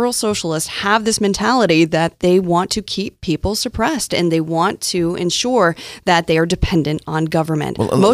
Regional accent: Troy, United States; I grew up in Troy. It was a town at the time, less than 1,000 people, and we grew up on welfare.

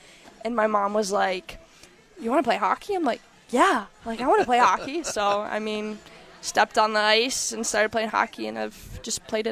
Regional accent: Dearborn, Michigan, United States; So I grew up in Dearborn, Michigan.

